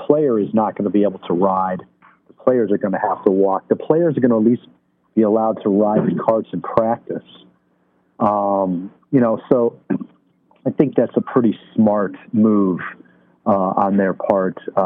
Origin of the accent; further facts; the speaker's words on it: Illinois, United States; I was fortunate enough where I grew up in the Chicago suburbs. There was a lot of good caddy programs.